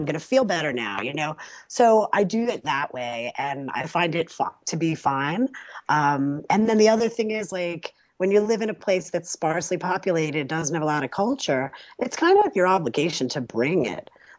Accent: New York City, New York, United States; I was just in New York City, and I'm a New Yorker

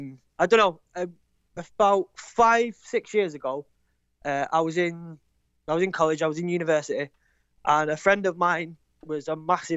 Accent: Manchester, North West England, United Kingdom; Well, I'm from Manchester.

